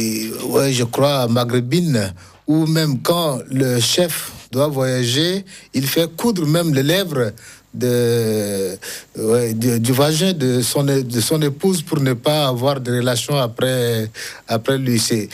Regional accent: Chad; je suis originaire du Tchad.

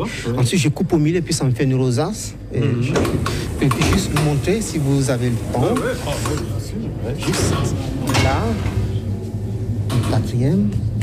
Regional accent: Tramelan, Bern, Switzerland; Et comme moi, je viens de Tremblant

